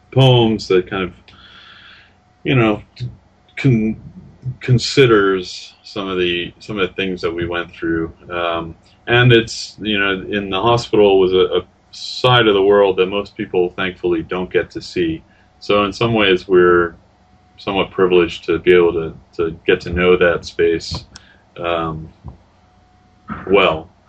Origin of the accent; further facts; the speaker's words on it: Mount Prospect, Illinois, United States; I grew up in Mount Prospect.